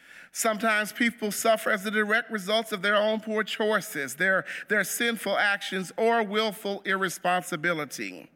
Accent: Texas, United States; Growing up in East Texas, I used to hear some of the seasoned saints of the church say that we should not question God.

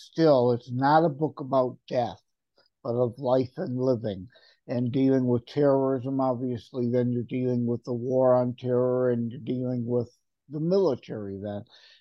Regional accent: Michigan, United States; I'm born and raised in Michigan, and even though I hate the winters, I choose to stay here.

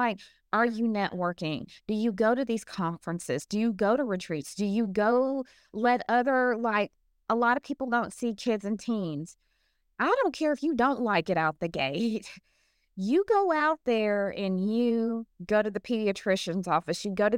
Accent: Alabama, United States; look, we're from Alabama here, and I don't know about anywhere else, but word of mouth is still king where I'm from.

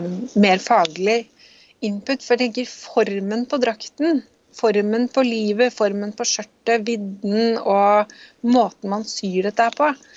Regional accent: Akershus, Norway; now in Tønsberg, Norway; Jeg bor jo i Vestfold, sant? Og jeg er fra Romerike.

